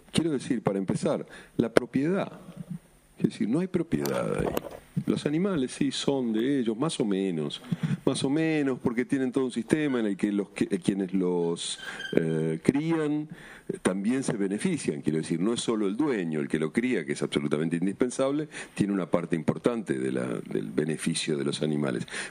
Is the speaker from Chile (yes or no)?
no; Argentina; Digo, no sé si como argentino tengo derecho a decir eso